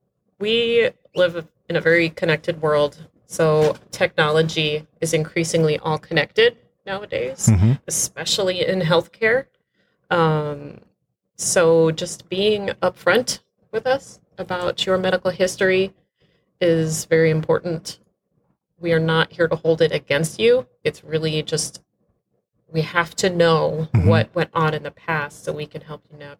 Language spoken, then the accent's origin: English; East Coast, United States; I'm from the East Coast, the actual ocean, instead of the quote, Midwest okay.